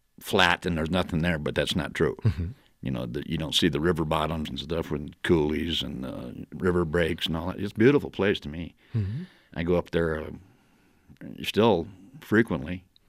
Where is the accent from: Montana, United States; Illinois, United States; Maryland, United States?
Montana, United States; Shelby; also born or lived in Oregon; now in Missoula, United States; We were up in the Highline. I grew up in Shelby.